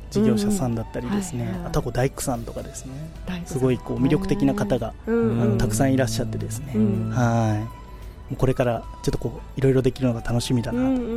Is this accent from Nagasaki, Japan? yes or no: yes; Nagasaki, Japan; やっぱりこう生まれ育った長崎を良くしたいっていう、うん、これが強くてですね、